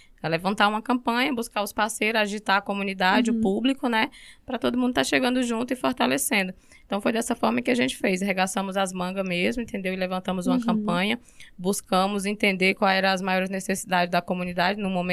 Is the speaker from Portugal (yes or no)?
no; Northeast Region, Brazil; Sou nordestina, sou educadora popular